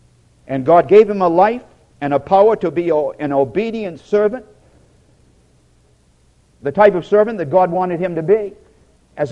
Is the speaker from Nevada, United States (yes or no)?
no; Portsmouth, New Hampshire, United States; When I was a boy growing up in Portsmouth, New Hampshire, it was a challenging feat for the bigger kids